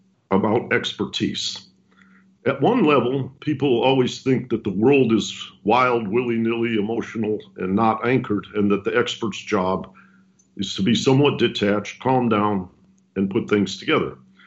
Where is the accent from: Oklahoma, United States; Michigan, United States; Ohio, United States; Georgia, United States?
Michigan, United States; Detroit; I know, by the way, I grew up in Detroit